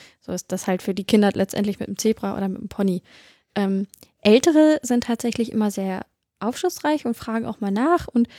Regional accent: Celle, Lower Saxony, Germany; ich komme ja aus Celle, der schönen Beamtenstadt, wo alles sehr steif ist.

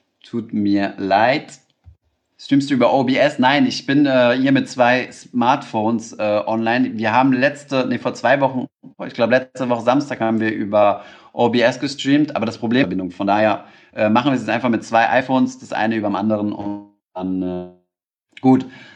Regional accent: Germany; Und jetzt schauen wir uns als Deutsche mal

